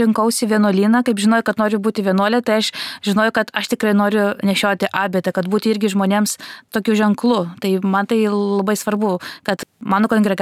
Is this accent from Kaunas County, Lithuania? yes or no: no; Vilnius, Vilnius County, Lithuania; Aš esu vilnietė